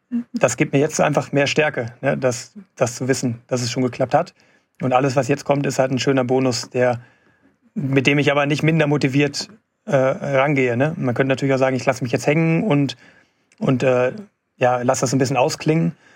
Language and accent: German; Gelsenkirchen, North Rhine-Westphalia, Germany; direkt in meiner Heimatstadt da in Gelsenkirchen, diesen Weltrekord zu laufen